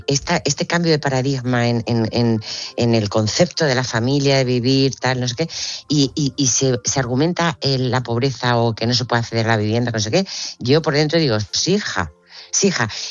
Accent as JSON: {"language": "Spanish", "region": "Region of Murcia", "country": "Spain", "said": "si los que somos murcianos y hemos vivido en Murcia, sabemos que en Murcia el calor es insoportable"}